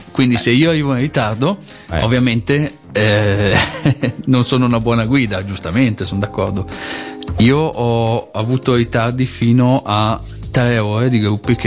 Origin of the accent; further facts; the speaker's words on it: Cima, Lombardy, Italy; Nato e cresciuto a Cima, abitante oggi a Gandole Uniti.